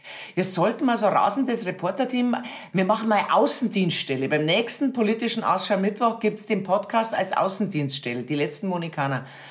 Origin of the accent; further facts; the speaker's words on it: Erding, Bavaria, Germany; Ich komme aus Erding. Bei uns gibt es Erdinger Herbstfest.